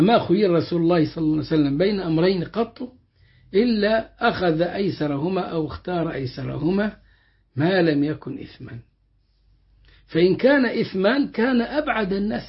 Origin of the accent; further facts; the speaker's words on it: Egypt; accent: Egyptian; يعني إيه لك فلان هذا بلهجتنا المصرية قريب